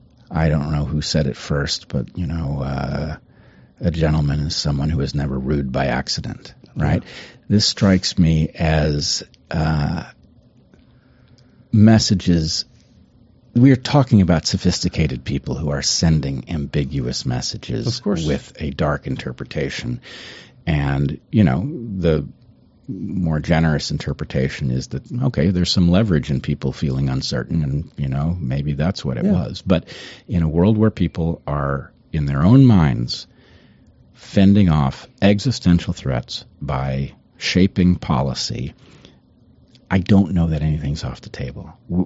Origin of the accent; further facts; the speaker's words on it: United States; I'm an American. I don't owe any allegiance to Benjamin Netanyahu.